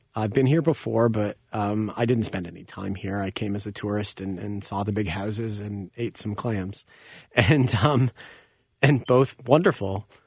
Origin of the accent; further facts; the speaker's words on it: Canada; going to a couple venues in my hometown in Canada